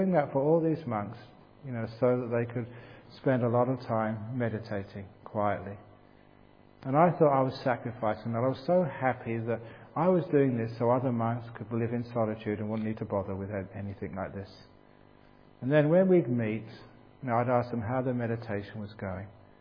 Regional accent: England, United Kingdom; born there; I was born in England, I like it cold.

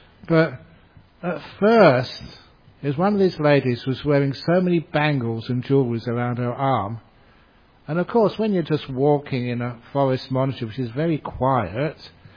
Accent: Perth, Western Australia, Australia; "Oh, I am from Australia." "Oh, what city in Australia?" said this Vietnamese monk. "Oh, I'm from Perth."

